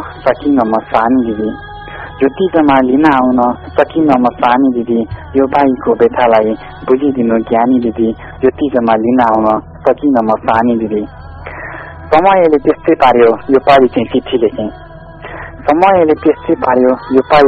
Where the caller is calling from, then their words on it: Butwal, Lumbini Province, Nepal